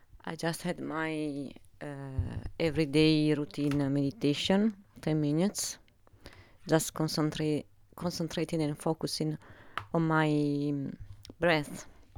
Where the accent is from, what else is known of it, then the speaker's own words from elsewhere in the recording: Italy; English is a second language; moved away as an adult; now in France; I'm originally from Italy, from the Adriatic coast, on the seaside.